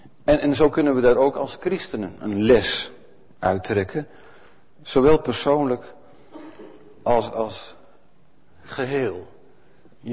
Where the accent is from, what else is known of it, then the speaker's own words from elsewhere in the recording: Netherlands; zolang wij dat als Nederlanders, als Hollanders hebben uitgehouden.